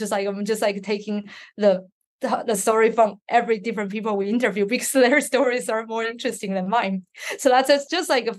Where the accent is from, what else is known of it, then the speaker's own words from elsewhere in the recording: Taiwan; now in United Kingdom; I left my home country, which is Taiwan, and come to the UK for like over 10 years.